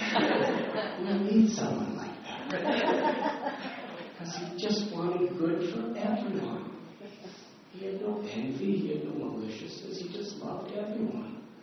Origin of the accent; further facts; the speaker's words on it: United States; when you're a teenager growing up in America, you want to become 21 so you can go in a bar. But then I went to India as 19, and I became a devotee